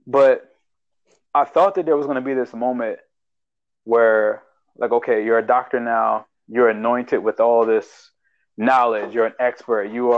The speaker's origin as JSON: {"language": "English", "town": "Baltimore", "region": "Maryland", "country": "United States", "said": "from Baltimore, listen to my advice."}